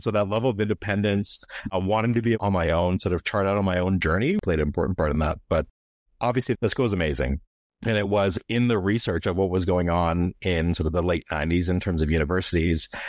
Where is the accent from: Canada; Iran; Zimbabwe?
Canada; Calgary, Alberta; You know, Calgary is an amazing place to grow up in, but you need sort of perspective, right? It was a chance to see what else is out there and really experience Canada in a real way.